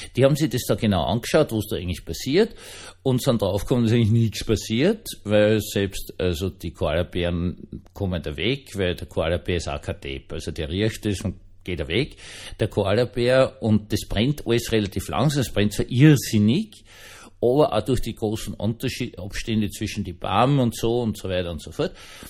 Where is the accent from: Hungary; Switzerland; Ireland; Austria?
Austria; und ich so als Österreicher, mein Gott, Waldbrand und furchtbar und grauenvoll